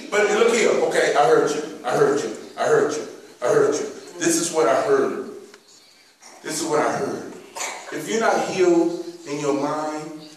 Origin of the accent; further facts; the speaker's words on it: Austin, Texas, United States; I grew up over in East Austin off of Martin Luther King.